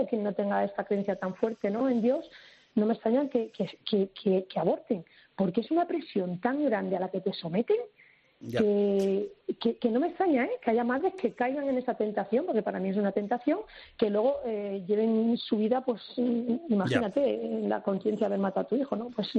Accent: Albacete, Castilla-La Mancha, Spain; yo soy de Albacete, bueno, vivimos en Albacete

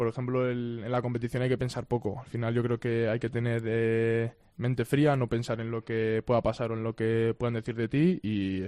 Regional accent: Lasarte-Oria, Basque Country, Spain; porque yo además soy de Lasarte, que está literalmente al lado de Zubieta

